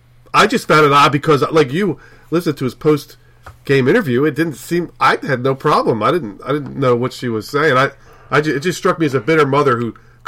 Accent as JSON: {"language": "English", "region": "New Jersey", "country": "United States", "said": "you're from Ohio and I'm from Jersey. We're not from the South"}